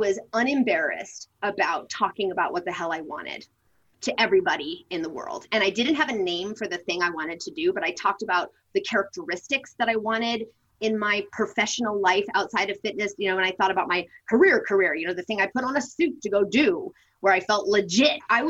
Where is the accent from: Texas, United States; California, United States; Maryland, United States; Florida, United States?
California, United States; I grew up in the Northern California wine country. My parents were sort of earthy, hippie, surfer types.